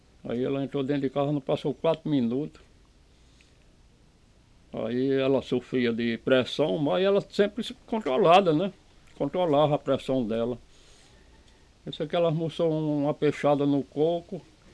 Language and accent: Portuguese; Lagoa de Serra, Brazil; born there; eu não vou para Belém, porque eu nasci aqui em Lagoa de Serra. Minha vida é com cavalo, é com gado, e é o que eu gosto na minha vida.